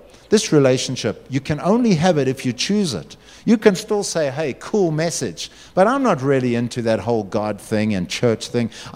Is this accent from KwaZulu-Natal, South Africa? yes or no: yes; Durban, KwaZulu-Natal, South Africa; You know, I was from Grosvenor Boys on the Bluff. We were not rocket scientists. Most of us smoked way too much grass.